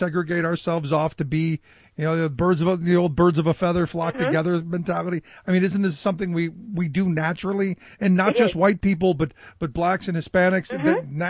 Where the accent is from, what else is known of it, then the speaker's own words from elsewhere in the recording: Cleveland, Ohio, United States; I mean, I went back to my hometown of Cleveland